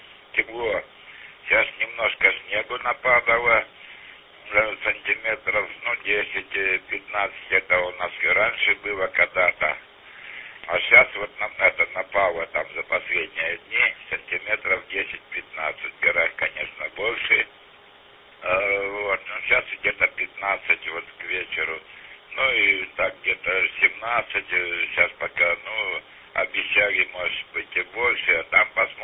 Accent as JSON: {"language": "Russian", "town": "Barnaul", "region": "Altai Krai", "country": "Russia", "lives_now": "Almaty, Kazakhstan", "said": "я бывший россиянин. Это Барнаульский, Алтайский, Наби, там, да, станция Устагменки, там жил когда-то. Сейчас вот в Алма-Ата."}